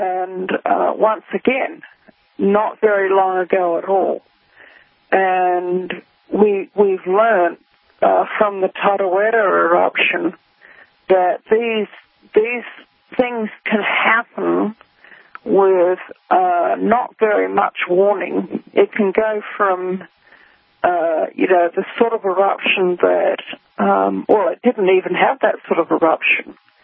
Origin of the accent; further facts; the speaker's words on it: Rotorua, Bay of Plenty, New Zealand; this lake is around about 80 kilometres from where I grew up in Rotorua in New Zealand